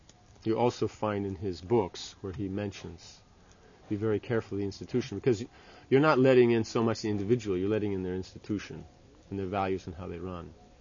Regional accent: Mayapur, West Bengal, India; It means we grew up here in Mayapur.

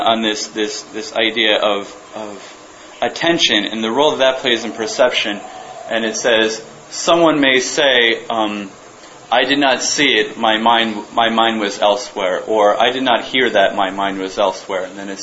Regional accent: Boston, Massachusetts, United States; I'm from Boston. If I didn't know, I would have got burned to the stake for not knowing that. People in Boston are very fanatical about baseball.

